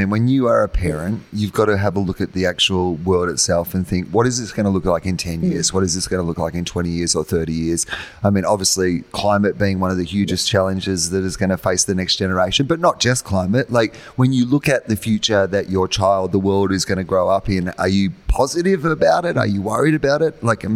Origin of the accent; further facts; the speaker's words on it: Australia; as an Australian